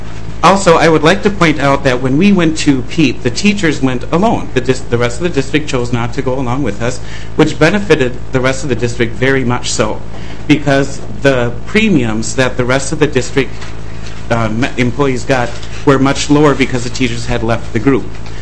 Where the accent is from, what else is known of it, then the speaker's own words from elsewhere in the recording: Lewiston, Minnesota, United States; I'm from Lewiston, and I teach at Lewiston Altura Public Schools.